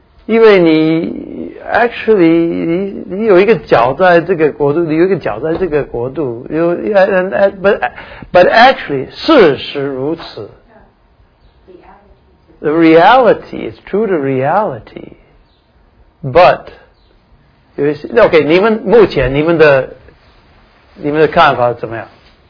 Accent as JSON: {"language": "Chinese", "country": "China", "said": "我们中国人一直所一直蛮希望能够产生的一些美德"}